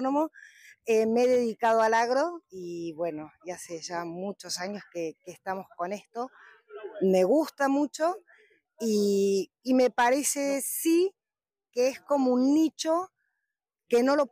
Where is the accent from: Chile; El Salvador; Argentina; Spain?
Argentina; Buenos Aires; also born or lived in Pergamino; Yo he vivido 18 años en Pergamino, soy de Buenos Aires, pero he vivido en Venado Tuerto, en María Teresa